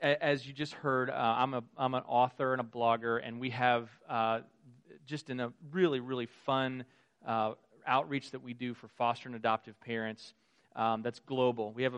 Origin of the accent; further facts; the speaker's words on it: Westfield, Indiana, United States; I'm a Hoosier just like you. I'm from Westfield, Indiana, so just north of here.